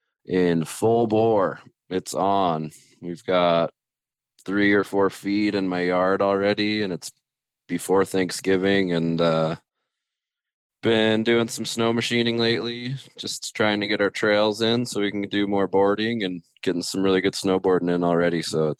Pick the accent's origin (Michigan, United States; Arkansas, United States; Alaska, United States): Alaska, United States; Fairbanks; I grew up in Fairbanks, Alaska, up in the interior, and that's where I first started snowboarding.